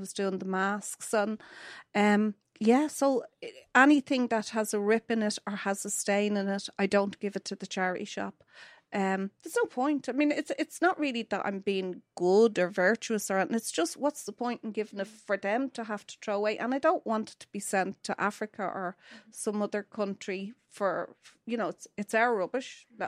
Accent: Dublin, Leinster, Ireland; So I grew up in the Liberties, and I walked from to school through Francis Street.

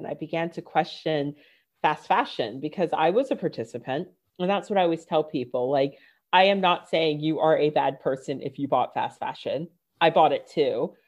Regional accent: Virginia, United States; I'm from Virginia. I'm from Northern Virginia, which is super affluent, but I grew up lower middle class.

